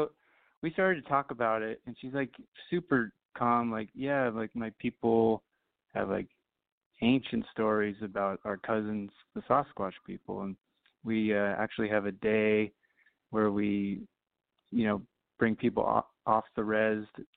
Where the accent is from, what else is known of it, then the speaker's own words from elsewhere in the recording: California, United States; now in New York City, United States; I live in City Island. The Bronx. I'm originally from California. I went to school out there, Walt Disney School for Animation